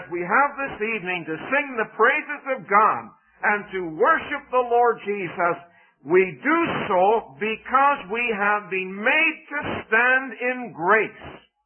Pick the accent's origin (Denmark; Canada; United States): Canada; And I said, I'm from Canada.